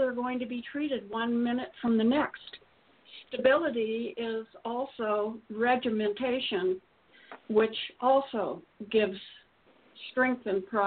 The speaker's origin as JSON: {"language": "English", "town": "San Diego", "region": "California", "country": "United States", "tie": "born or raised there", "said": "I am only a short plane ride away from my hometown in San Diego in La Jolla."}